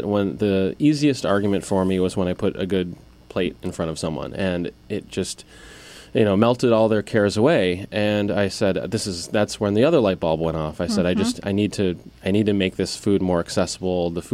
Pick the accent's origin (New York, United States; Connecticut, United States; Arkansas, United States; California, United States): New York, United States; Buffalo; I grew up with this particular palate in Buffalo, and you know, having German grandparents and. Growing up in Buffalo.